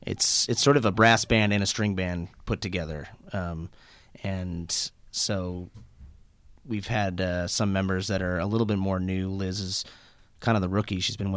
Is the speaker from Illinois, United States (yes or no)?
yes; Evanston, Illinois, United States; I'm from Evanston, so...